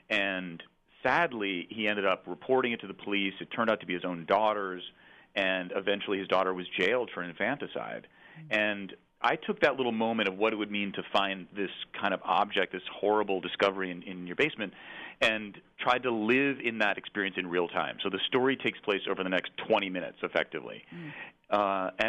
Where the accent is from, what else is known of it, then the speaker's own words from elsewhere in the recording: New Jersey, United States; I was a young, closeted, gay kid growing up in New Jersey